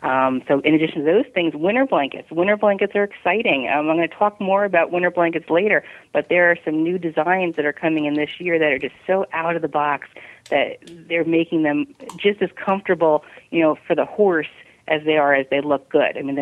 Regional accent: New Jersey, United States; I came from New Jersey, and my boss at Miller's, you know, offered me a job to take over the Midwest. And I don't think I ever left New Jersey before then.

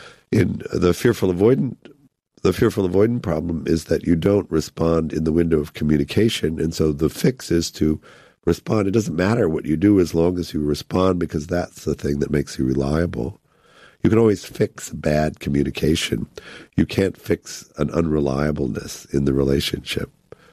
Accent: Evanston, Illinois, United States; And so I grew up in Evanston, Illinois. I went to Northwestern

